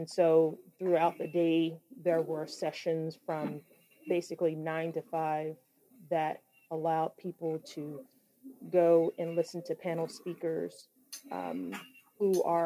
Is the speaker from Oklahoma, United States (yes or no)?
yes; Oklahoma, United States; even from my home state of Oklahoma